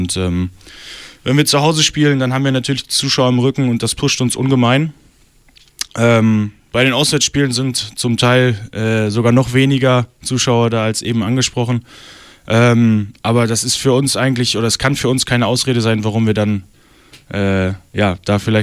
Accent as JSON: {"language": "German", "town": "Barsinghausen", "region": "Lower Saxony", "country": "Germany", "said": "Ich komme aus Basinghausen und habe da 2006, glaube ich, angefangen, Handball zu spielen."}